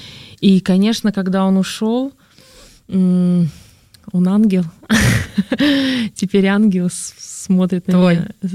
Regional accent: Russia; Наверное, что-то русское, народное, я же из России.

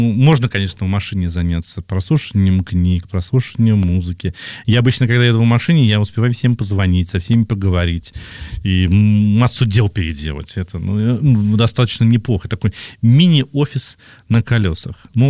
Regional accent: Samara, Samara Oblast, Russia; now in Moscow, Russia; я сам родом из Самары

